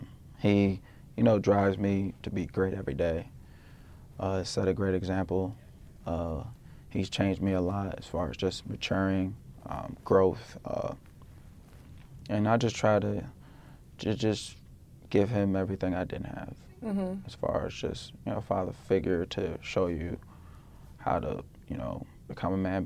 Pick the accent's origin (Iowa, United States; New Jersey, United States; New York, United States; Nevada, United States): New Jersey, United States; New Brunswick; born there; also born or lived in Sierra Leone; I mean, when I was younger, obviously I was born in New Brunswick, New Jersey, and as a kid, I lived there for about 2-3 years and then moved to Sierra Leone.